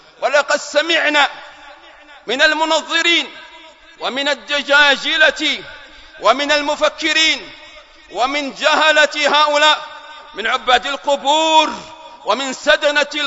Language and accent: Arabic; Ash Shihr, Hadhramaut, Yemen; يا أهل مدينتي، يا أهل الشحر